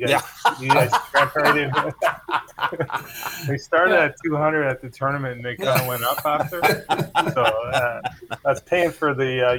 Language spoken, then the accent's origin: English; Cornwall, Ontario, Canada; growing up in Cornwall, a bunch of hockey dads, basically, including my dad